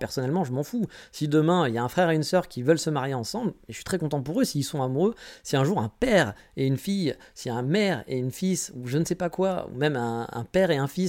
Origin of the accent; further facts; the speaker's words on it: France; moved away; je suis parti de France